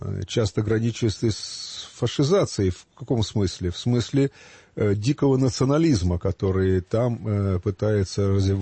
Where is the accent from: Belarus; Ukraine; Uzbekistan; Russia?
Ukraine; Kharkiv, Kharkiv Oblast; moved away; я сам, как бывший харьковчанин, правда, давно уехавший